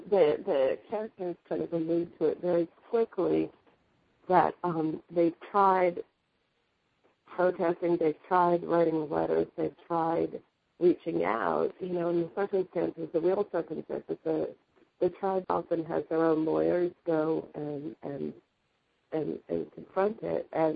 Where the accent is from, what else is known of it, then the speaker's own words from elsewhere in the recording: Caledonia, Ontario, Canada; Caledonia, which happened to be my hometown, and the res also where my people are from